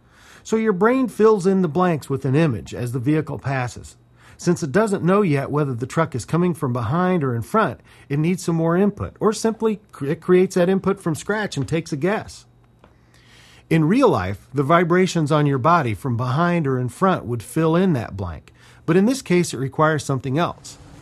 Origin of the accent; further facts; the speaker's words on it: Cameron, Missouri, United States; from the Patch Court in Cameron, Missouri.